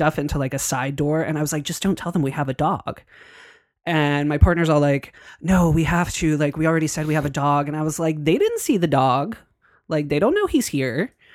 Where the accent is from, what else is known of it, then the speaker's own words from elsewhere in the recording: Pittsburgh, Pennsylvania, United States; I'm originally from Pittsburgh, PA.